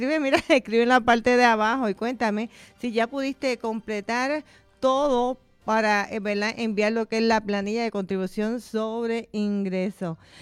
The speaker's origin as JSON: {"language": "Spanish", "country": "Puerto Rico", "said": "cumplir con estos deberes de nosotros como puertorriqueños"}